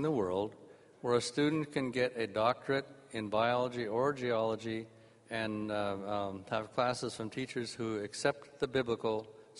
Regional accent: Loma Linda, California, United States; I'm from Loma Linda.

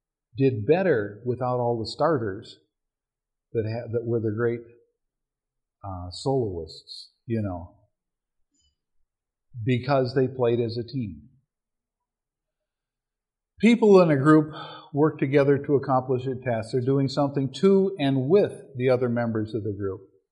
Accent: Minnesota, United States; Like I said, I'm from Minnesota.

